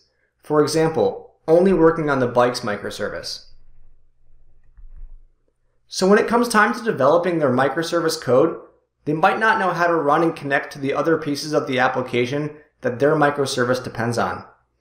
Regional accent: East Coast, United States; now in Pacific Northwest, United States; I'm originally from the East Coast. I moved to the Pacific Northwest roughly 5 years ago.

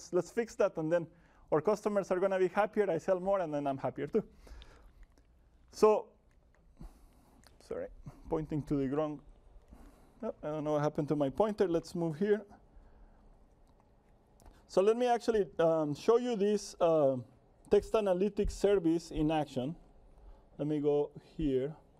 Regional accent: Guatemala; So when I was a kid, I'm from Guatemala, and in Guatemala, when I was a kid, there were three TV channels.

